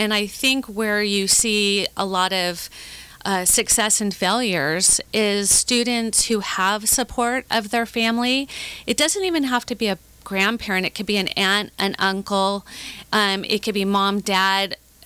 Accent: California, United States; And I reminded them that I am 5 generations from Orange County, and Ohio is never going to be a place that I would, you know, be able to thrive in.

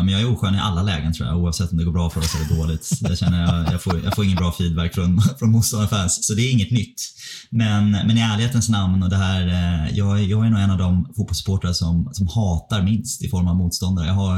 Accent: Stockholm, Stockholm County, Sweden; now in England, United Kingdom; jag är stockholmare och har mina derbyrivaler som jag inte vill ha någon framgång förstås.

